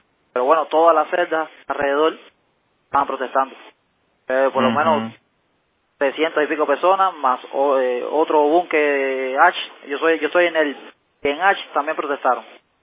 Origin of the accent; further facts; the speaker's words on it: Cuba; now in United States; Soy cubano y estoy detenido en Wynn Correctional Center.